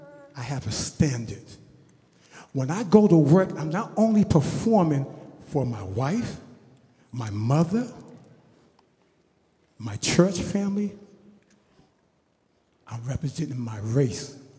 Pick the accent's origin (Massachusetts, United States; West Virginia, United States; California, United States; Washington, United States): Massachusetts, United States; Roxbury; When I was growing up in Roxbury, Massachusetts, all we did was pro-black.